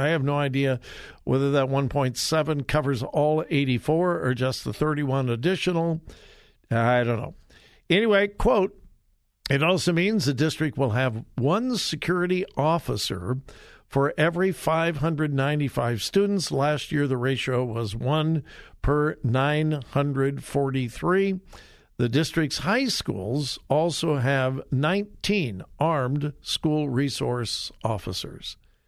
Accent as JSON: {"language": "English", "region": "California", "country": "United States", "tie": "born or raised there", "said": "Hey, I grew up in Southern California. No one thought about a school shooting."}